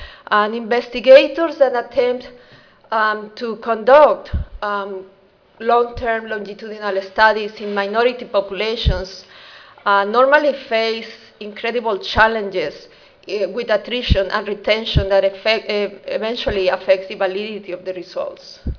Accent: Houston, Texas, United States; I'm coming from Houston, Texas.

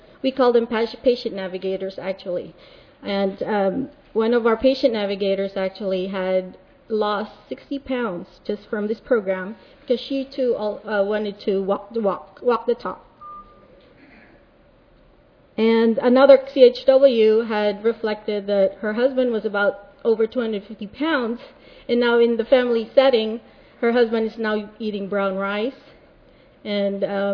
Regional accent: San Diego, California, United States; I'm from San Diego

